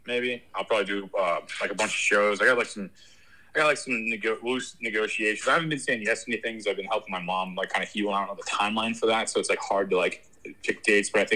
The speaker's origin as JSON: {"language": "English", "region": "Missouri", "country": "United States", "said": "I told him I was from Missouri"}